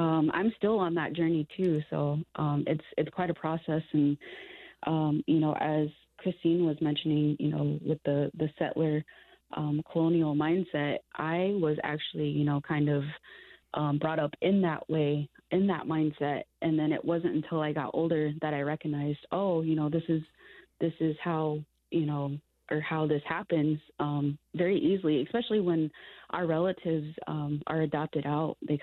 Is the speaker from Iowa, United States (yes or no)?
yes; Waterloo, Iowa, United States; I grew up actually in Waterloo, Iowa. I was adopted by my auntie, and then she got divorced from her, from who she was married. So I ended up actually growing up with my father in Waterloo.